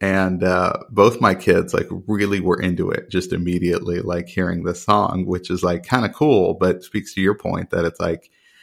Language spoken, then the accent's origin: English; Dallas, Texas, United States; growing up in Dallas, Texas, like I don't know anything about their world, right?